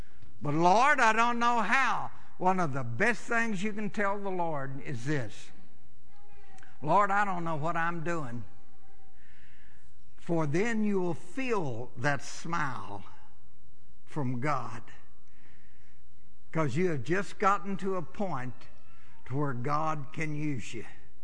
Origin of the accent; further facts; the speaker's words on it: Buffalo, Kentucky, United States; I had nothing to do with growing up on Buffalo Hill in Buffalo, Kentucky, as a snotty-nosed kid with a grass string holding up my britches.